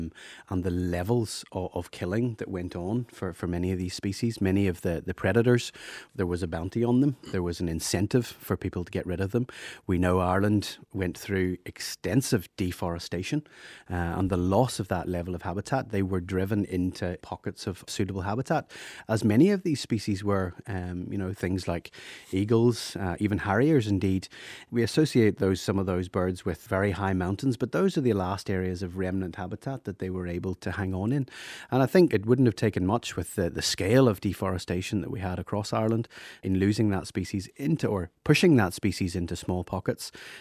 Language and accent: English; South Africa; also born or lived in Rhodesia (Zimbabwe); I grew up in South Africa, born in Rhodesia as it was then, and then to South Africa